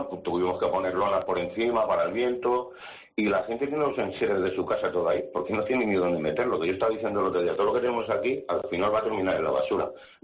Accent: Madrid, Community of Madrid, Spain; now in Tenerife, Spain; Ni en Madrid, yo soy de Madrid, llevo aquí ya 17 años, pero ni en Madrid están esos precios.

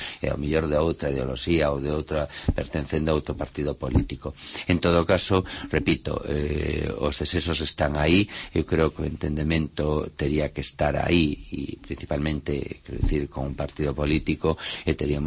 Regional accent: Ourense, Galicia, Spain; pero por riba de todo son de Ourense, debome a esta cidade, ¿no?

